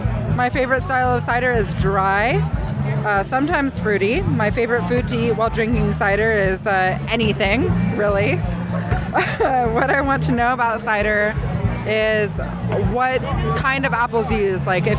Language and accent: English; California, United States; I'm from California.